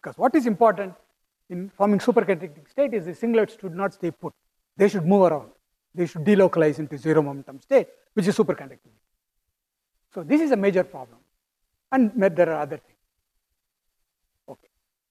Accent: India; accent: Indian; English is a second language; as you hear my accent, I have a strong Indian accent.

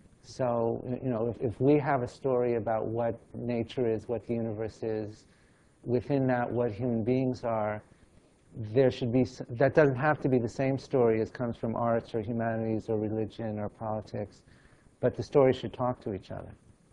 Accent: New York, United States; Yeah, I'm from New York originally.

